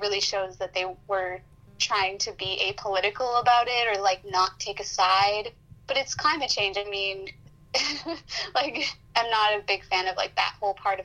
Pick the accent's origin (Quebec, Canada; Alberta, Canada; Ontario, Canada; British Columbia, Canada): British Columbia, Canada; Vancouver; I'm from Vancouver, and, you know, I go to Victoria pretty frequently